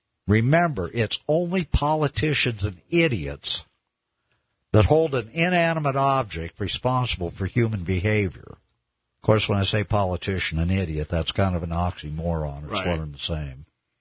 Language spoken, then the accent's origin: English; United States; And that's not what I want as an American. I'm proud of my country.